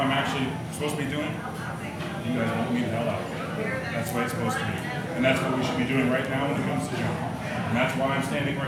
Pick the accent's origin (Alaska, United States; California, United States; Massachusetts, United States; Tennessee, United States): Tennessee, United States; Knoxville; I come from Knoxville, I come from Marion County, that is very, very red.